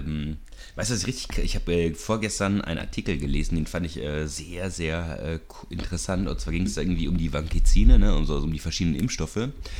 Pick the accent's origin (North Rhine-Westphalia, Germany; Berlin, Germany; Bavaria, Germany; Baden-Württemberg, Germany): North Rhine-Westphalia, Germany; Ich komme ja aus dem Siegerland.